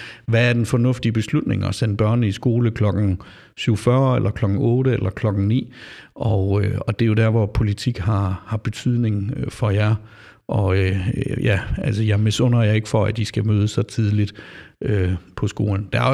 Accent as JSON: {"language": "Danish", "town": "Flensburg", "region": "Schleswig-Holstein", "country": "Germany", "tie": "born or raised there", "said": "jeg er opvokset i Flensburg Weiche i Sporskifte"}